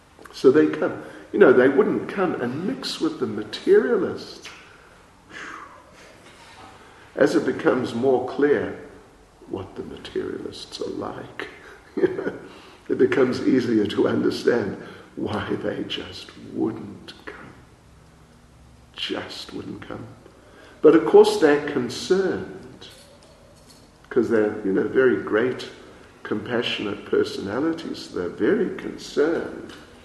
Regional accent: New Zealand; look, you know, I'm from New Zealand.

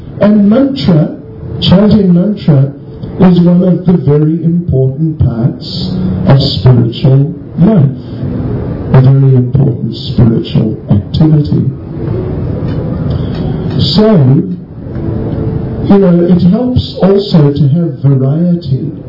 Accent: New Zealand; So now I'm from New Zealand, I can be both an All Black and a springbok.

